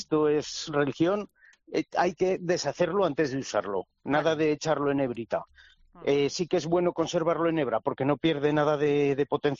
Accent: Monreal del Campo, Aragon, Spain; Sí, allí vamos a estar. Somos de Monreal

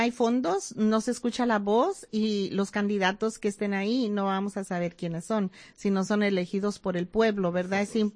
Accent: Mexico; now in United States; la mayoría de nuestras comunidades aquí en las áreas rurales somos mayoría mexicanos, de inmigrantes

